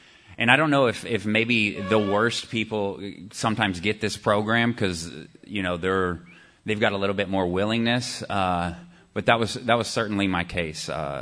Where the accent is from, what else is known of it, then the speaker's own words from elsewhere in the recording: Austin, Texas, United States; I guess to start my story out, I was raised here in Austin, Texas.